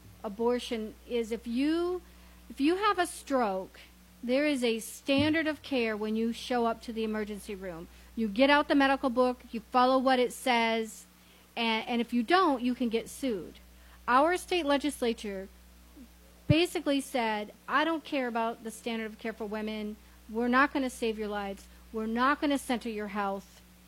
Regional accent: Michigan, United States; And growing up in Michigan, there was hunting season, but the conversation was, if you see a gun, come home.

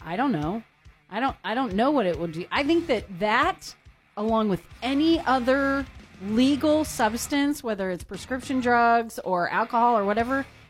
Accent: Texas, United States; I was born and raised in Texas, and if I'm hot, I go inside.

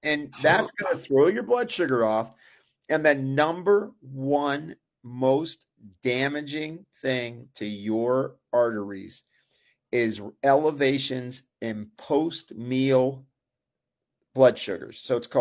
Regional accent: Pittsburgh, Pennsylvania, United States; you could tell I'm from Pittsburgh because I call it a pop.

